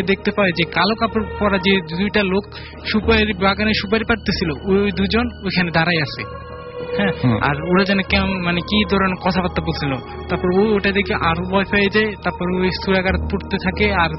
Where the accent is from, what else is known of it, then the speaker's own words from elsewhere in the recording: Dhaka, Dhaka Division, Bangladesh; আমি ধানমন্ডি জিগাতলা থেকে আসছি।